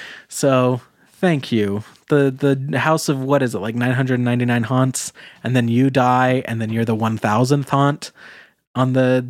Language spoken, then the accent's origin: English; Boise, Idaho, United States; headquartered right here in my hometown of Boise, Idaho.